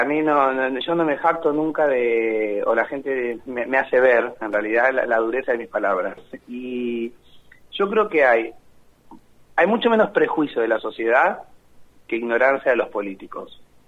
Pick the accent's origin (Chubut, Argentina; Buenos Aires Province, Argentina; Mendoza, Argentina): Buenos Aires Province, Argentina; La Plata; born there; será que yo nací en La Plata, por un punto... en algo está muy cerca de la ciudad de Buenos Aires